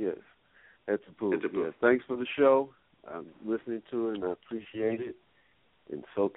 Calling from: Alabama, United States

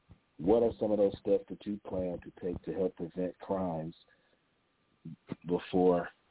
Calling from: Cleveland, Ohio, United States; also born or lived in California; I am calling from Cleveland with a California number. I've been in both states for many of years.

